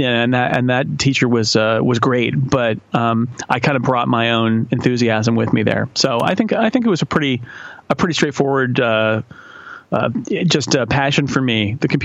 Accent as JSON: {"language": "English", "region": "California", "country": "United States", "tie": "born or raised there", "said": "I grew up in Northern California, so I could only hear Vin Scully late at night, when it would bleed in, all the way to Northern California from LA."}